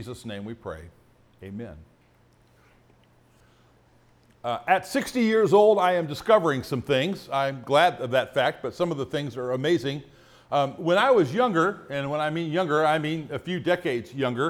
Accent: Sacramento, California, United States; also born or lived in South Bend / Fresno / Jamestown; You see, I grew up in South Bend, Indiana, Fresno, California, Jamestown, New York, kind of wandered around a little bit as a child, ended up in high school in Sacramento, California.

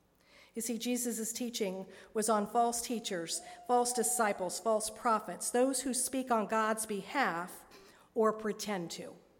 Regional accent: Vandalia, Ohio, United States; I grew up in Vandalia, north of Dayton, in the 80s, and we were known as the Crossroads of America.

